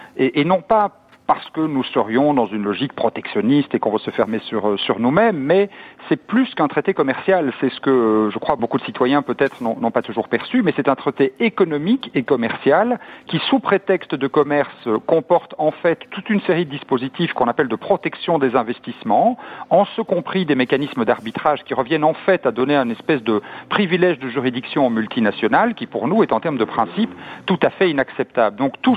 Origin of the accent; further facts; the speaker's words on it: Wallonia, Belgium; nous ne ratifierons pas, en tout cas chez nous en Wallonie, ce traité.